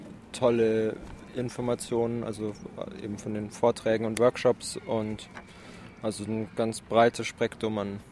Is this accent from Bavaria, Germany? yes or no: yes; Munich, Bavaria, Germany; Ich komme aus München.